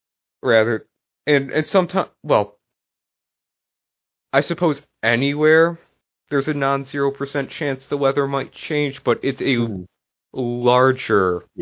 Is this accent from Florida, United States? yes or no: no; Illinois, United States; I've also been down there because I'm from Illinois